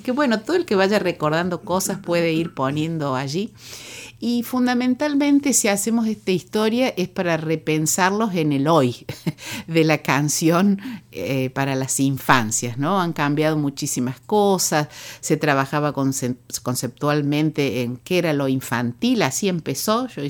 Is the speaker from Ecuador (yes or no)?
no; Uruguay; now in Córdoba, Argentina; yo que soy uruguayo, recién venía a Córdoba